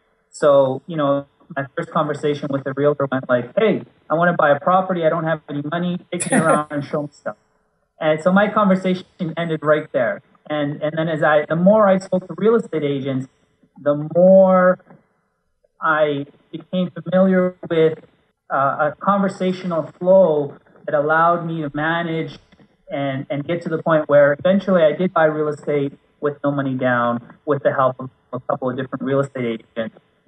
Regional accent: Vancouver, British Columbia, Canada; now in Phoenix, United States; I'm from Vancouver, British Columbia, and I'm currently in Phoenix, and I split my time between Vancouver, Phoenix, and Cabo.

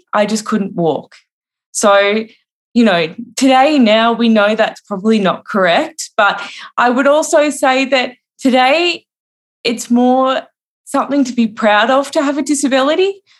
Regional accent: Australia; now in Melbourne, Australia; I'm 31, so I was born in 1990, just to give you a bit of context. I live in Melbourne in Australia

